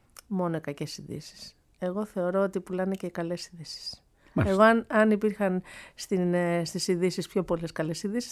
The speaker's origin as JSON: {"language": "Greek", "town": "Igoumenitsa", "region": "Epirus", "country": "Greece", "tie": "born or raised there", "said": "και οι δύο γονείς μου είναι από τα Γιάννενα. Από κάποια χωριά των Ιαννίνων, αλλά ήταν δημόσιοι υπάλληλοι και μεγαλώσαμε στην Ιγουμενίτσα. Ήταν και οι δύο διορισμένοι στην Ιγουμενίτσα. Οπότε όλα μου τα χρόνια, μέχρι και που έφυγα για σπουδές, τα πέρασα στην Ιγουμενίτσα."}